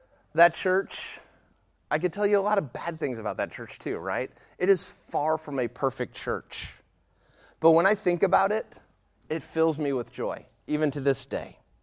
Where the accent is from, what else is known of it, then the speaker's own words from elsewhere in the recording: St. Louis, Missouri, United States; now in Chicago, United States; I live outside of Chicago now, but I grew up outside of St. Louis.